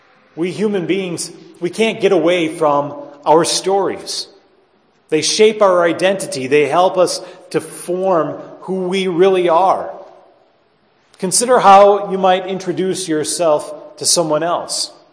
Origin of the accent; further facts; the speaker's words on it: United States; I could say I'm an American, and of course that invokes a story of you know, our country and how this nation came to be